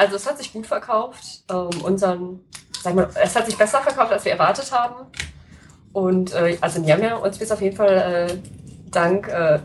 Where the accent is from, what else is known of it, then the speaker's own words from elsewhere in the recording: North Rhine-Westphalia, Germany; Also ich komme aus dem Ruhrgebiet.